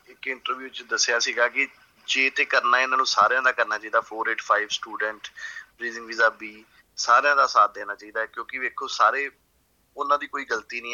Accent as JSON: {"language": "Punjabi", "town": "Amritsar", "region": "Punjab", "country": "India", "lives_now": "Australia", "said": "ਮੈਂ ਅੰਮ੍ਰਿਤਸਰ ਦਾ ਹਾਂ ਜੀ"}